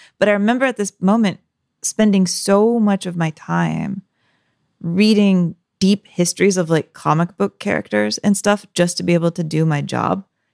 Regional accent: United States; I grew up in America and I don't know the metric system.

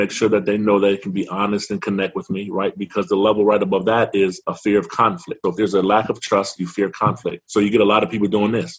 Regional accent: Germany; also born or lived in Baltimore, United States; born and raised in Germany. I come to you by way of Berlin and Baltimore, if that makes sense.

